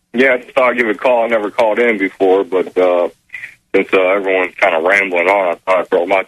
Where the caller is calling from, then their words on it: Louisville, Kentucky, United States; No, not quite. I'm calling from Louisville, Kentucky.